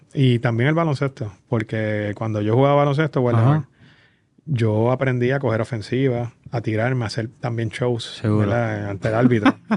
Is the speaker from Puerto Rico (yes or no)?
yes; Caguas, Puerto Rico; uno de los recuerdos más lindos de mi infancia es en Cagua